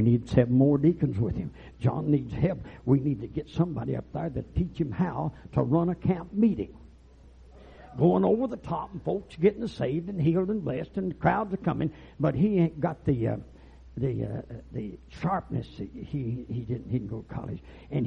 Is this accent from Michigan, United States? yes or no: no; Arkadelphia, Arkansas, United States; because one, I come from Arkadelphia.